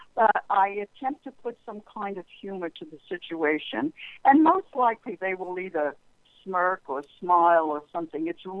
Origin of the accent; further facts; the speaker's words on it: Brooklyn, New York, United States; accent: Brooklyn; And she just doesn't get me, and it could be because of my Brooklyn accent.